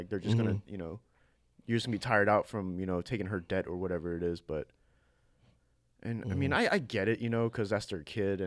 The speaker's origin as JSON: {"language": "English", "country": "United States", "tie": "born there", "said": "because, you know, I was born in America, so they didn't really expect me to be really traditional."}